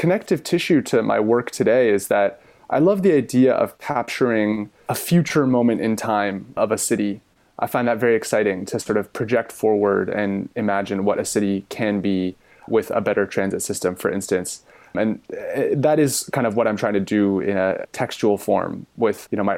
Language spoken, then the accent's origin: English; San Francisco, California, United States; So I grew up in San Francisco.